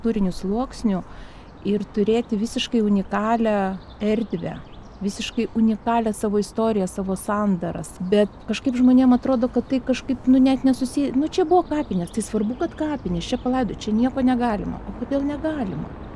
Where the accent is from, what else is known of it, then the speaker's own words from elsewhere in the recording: Vilnius, Vilnius County, Lithuania; Gimiau Vilniuje, augau, baigiau mokyklą, rinkausi kelią, kai esi Vilnietis, nori distancijos su tuo centru.